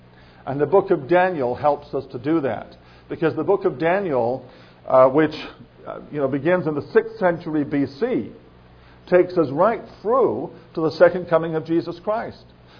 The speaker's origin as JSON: {"language": "English", "region": "England", "country": "United Kingdom", "tie": "born there", "said": "Now, I was not born in America. I was born in England."}